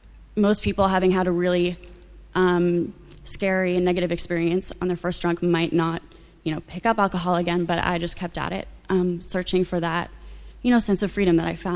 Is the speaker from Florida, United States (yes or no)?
no; Berkeley, California, United States; I'm from Northern California. I grew up in Berkeley, and from a pretty young age, I was always a really shy little kid